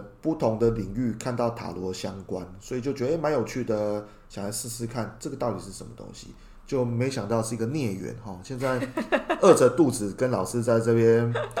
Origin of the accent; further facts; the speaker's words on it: Taiwan; 那我觉得我们台湾人也不可以输